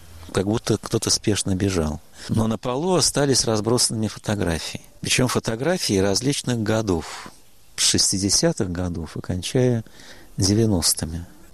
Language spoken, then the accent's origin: Russian; Saint Petersburg, Russia; Хотя жена у меня из Москвы, а сам я из Питера. Я как-то ощущаю себя все-таки петербургским человеком, живущим в деревне.